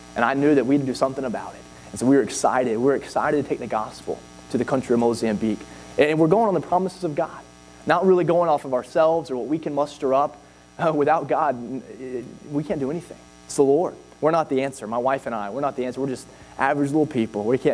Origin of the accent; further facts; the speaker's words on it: Tennessee, United States; And I'm thankful for my home state, Tennessee.